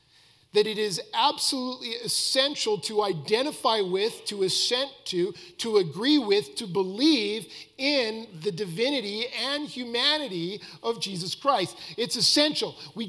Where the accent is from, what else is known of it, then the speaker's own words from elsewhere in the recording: Canada; we're all Canadian, and, most of us.